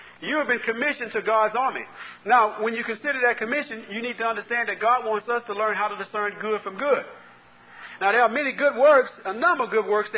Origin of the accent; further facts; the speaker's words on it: Texas, United States; Men, you might be careful with your ties. I'm from Texas.